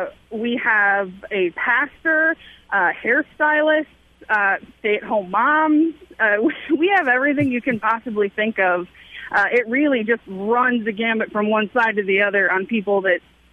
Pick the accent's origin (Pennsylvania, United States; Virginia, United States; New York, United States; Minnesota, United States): Minnesota, United States; I'm not from Texas. I'm a Minnesotan